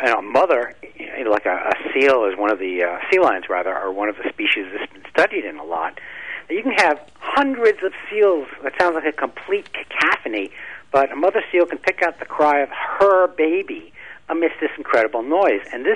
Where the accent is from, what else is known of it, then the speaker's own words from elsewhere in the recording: New York, United States; I mean, when I was born in New York, and I've always been a city boy, and so to me, normal was, 65, 75 decibels, subway train going by.